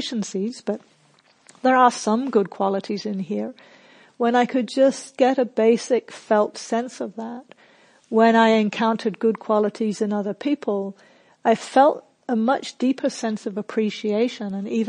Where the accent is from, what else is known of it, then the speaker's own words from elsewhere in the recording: England, United Kingdom; also born or lived in New Zealand; now in Australia; I grew up in England and New Zealand, and in both of those countries, you do not blow your own trumpet